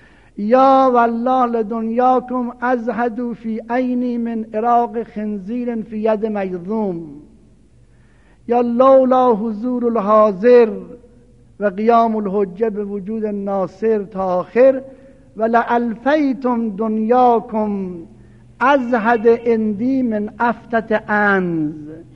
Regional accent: northern Iran, Iran; چون من شمالی هستم

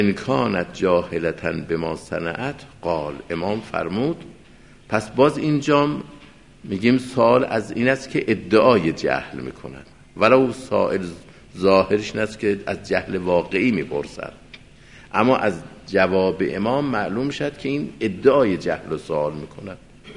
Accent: Qom, Iran; چون خودم قمی هستم این حرفا ادعا میکنم و میگم

